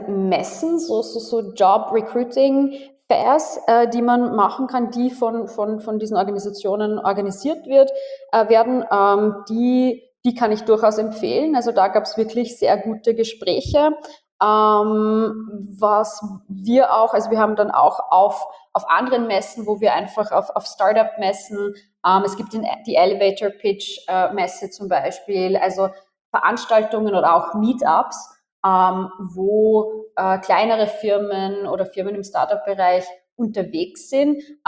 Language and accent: German; Burgenland, Austria; now in Hong Kong; Ich bin im Südosten Österreichs, im Südburgenland aufgewachsen